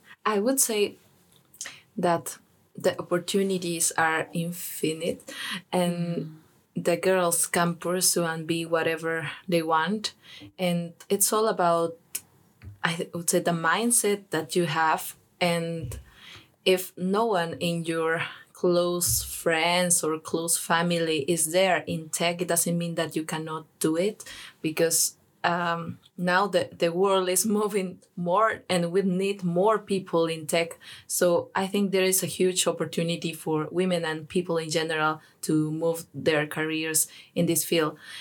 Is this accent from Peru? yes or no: yes; Peru; Here I see a lot of more advanced approaches that I can take to my home country.